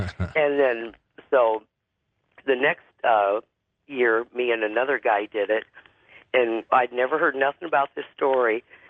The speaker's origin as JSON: {"language": "English", "region": "Iowa", "country": "United States", "said": "I'm from Iowa."}